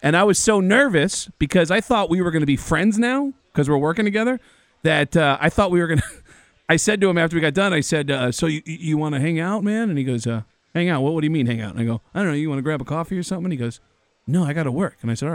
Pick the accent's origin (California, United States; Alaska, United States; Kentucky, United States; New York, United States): New York, United States; New York City; growing up in the Bronx, I never got that accent because I learned how to talk by copying all the voices I heard on TV. So that's how I learned how to talk. And everyone in the Bronx has a really thick accent.